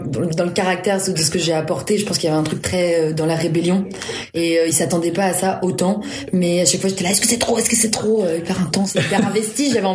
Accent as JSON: {"language": "French", "town": "Nantes", "region": "Pays de la Loire", "country": "France", "moved": "yes", "lives_now": "Paris, France", "said": "Moi, je viens de Nantes. Je suis partie à Paris pour trouver ce que je voulais faire de ma vie."}